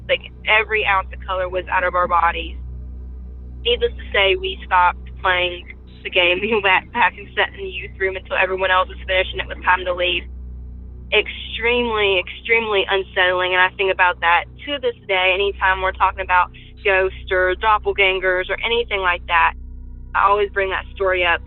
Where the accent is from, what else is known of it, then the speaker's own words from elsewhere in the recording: Virginia, United States; Hi, Derek. … I'm from Virginia. I am 27 now